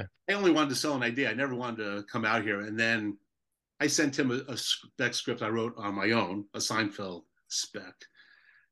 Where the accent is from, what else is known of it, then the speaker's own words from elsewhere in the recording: New Jersey, United States; but I'm from Jersey. I never expected to come out here ever.